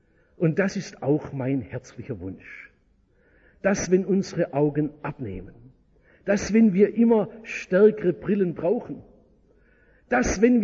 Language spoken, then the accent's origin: German; Baden-Württemberg, Germany; Und so als Schwabe weiß man, ab 40 ist der Rubikon überschritten.